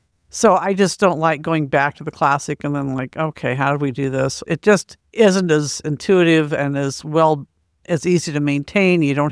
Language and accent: English; Portland, Oregon, United States; I'm from Portland, born and raised here.